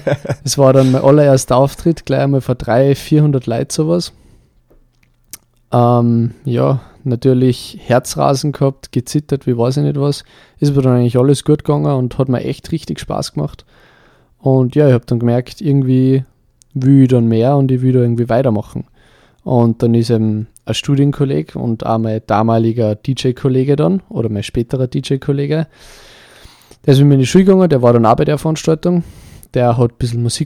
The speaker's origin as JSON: {"language": "German", "town": "St. Johann im Pongau", "region": "Salzburg", "country": "Austria", "tie": "born or raised there", "said": "Also ich bin bei mir in meinem Heimatort, in St. Johann in Bongau, bin ich bei der Feuerwehr"}